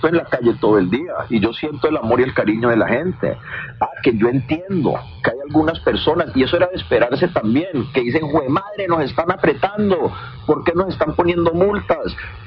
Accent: Cali, Valle del Cauca, Colombia; el abandono en el que ha estado Cali ha sido lamentable, a mí como caleño me duele el corazón

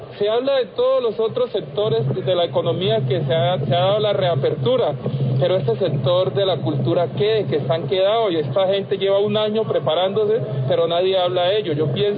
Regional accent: Cali, Valle del Cauca, Colombia; Tenemos que unirnos como caleños a apoyar la feria.

